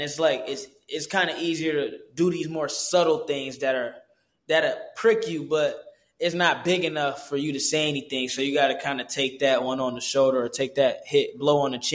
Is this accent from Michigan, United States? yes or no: yes; Detroit, Michigan, United States; because growing up in Detroit, that's not easy.